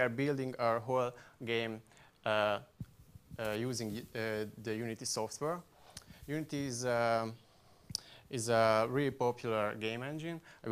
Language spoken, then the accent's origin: English; Szeged, Csongrád-Csanád, Hungary; English is a second language; I'm from Szeged